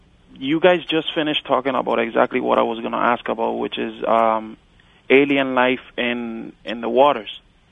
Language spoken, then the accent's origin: English; Vieques, Puerto Rico; I'm from Vieques, Puerto Rico.